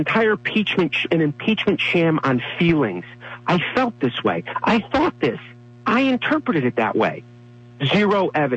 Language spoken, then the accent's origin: English; Connecticut, United States; I'm from the Valley, the Route 8 corridor. Good, hardworking people.